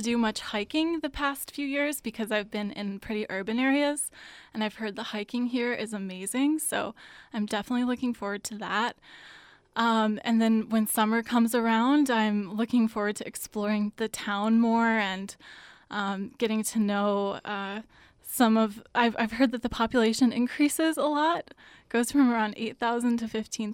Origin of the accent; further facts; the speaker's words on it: Oak Park, Illinois, United States; also born or lived in Boston; I'm from the Chicago area, from Oak Park, which is right outside of Chicago.